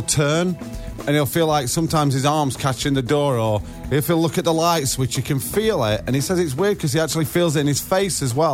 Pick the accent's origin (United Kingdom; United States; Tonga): United Kingdom; we keep a very close eye on things like how many shopping days to Christmas being British.